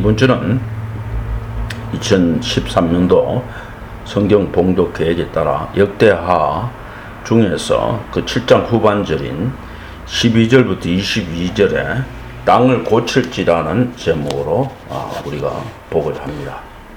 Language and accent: Korean; South Korea; 저를 한국인으로 한국 땅에 태어나게 하셔서 또 한국어를 배우게 하고